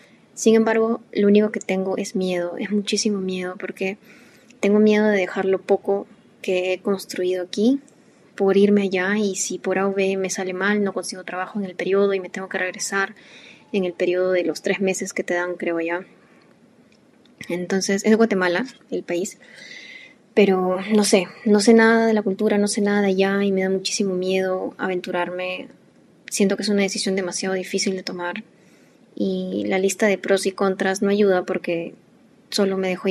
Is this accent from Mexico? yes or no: no; Peru; Nosotros somos de Perú.